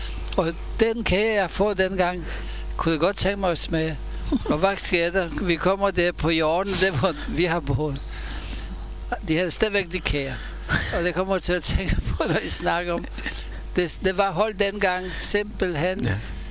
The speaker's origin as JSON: {"language": "Danish", "country": "Poland", "tie": "born or raised there", "also_born_or_lived": "Russia / Israel", "second_language": "Danish", "lives_now": "Denmark", "said": "Fordi jeg kommer fra Polen, og vi forlod under krigen. Jeg blev født i Rusland, mine forældre fra Polen. Og da vi boede i Polen 11 år, jeg var efter Israel og kom her."}